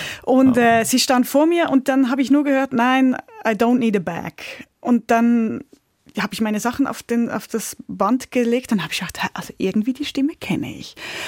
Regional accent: Küsnacht, Zurich, Switzerland; now in Munich, Germany; ich bin aufgewachsen in Küsnacht, ich habe 2 ältere Brüder

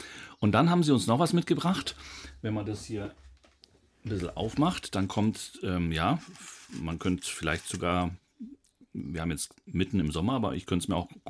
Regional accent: Bayreuth, Bavaria, Germany; Bei uns in Oberfranken tatsächlich sagt man, zumindest aus Bayreuth, wo ich groß geworden bin, das sind die Erdäpfel.

